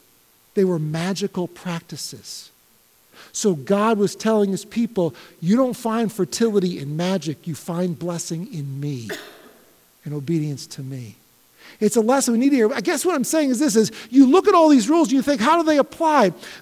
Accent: United States; and yet George Washington is still my founding father. Because I'm an American, I look back.

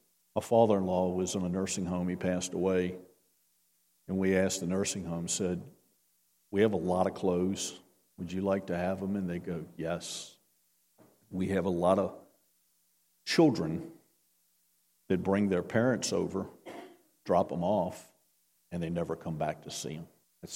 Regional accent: Virginia, United States; She's probably the only one in the room can understand me because I'm from Virginia too.

